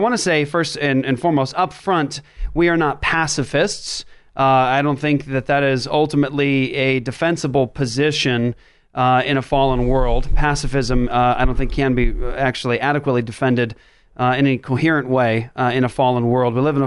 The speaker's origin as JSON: {"language": "English", "country": "Japan", "tie": "born or raised there", "said": "and actually a place I grew up in Japan."}